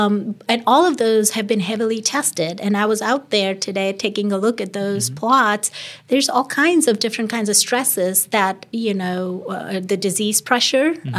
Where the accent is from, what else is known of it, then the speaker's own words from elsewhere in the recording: India; So, as you know, I was born and brought up in India.